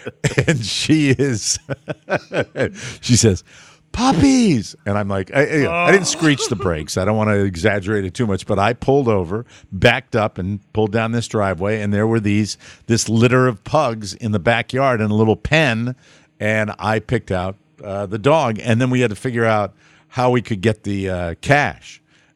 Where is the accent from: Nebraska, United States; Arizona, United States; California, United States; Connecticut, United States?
Connecticut, United States; Glastonbury; as we were driving the 40 to 45 minutes from my hometown of Glastonbury, Connecticut, to a town called Ledyard